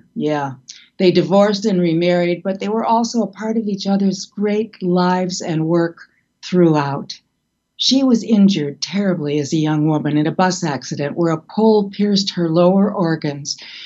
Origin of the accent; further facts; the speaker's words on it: Milwaukee, Wisconsin, United States; the series about Jeffrey Dahmer, killer cannibal of my hometown Milwaukee